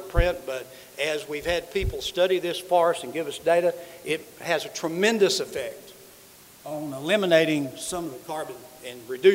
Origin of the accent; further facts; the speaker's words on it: Arkansas, United States; Being from Northeast Arkansas and going back to my hometown where all of my family is still alive, still lives.